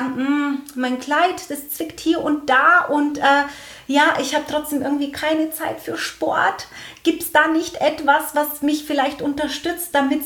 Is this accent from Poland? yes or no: no; Höchstadt, Bavaria, Germany; ich komme aus Höchstadt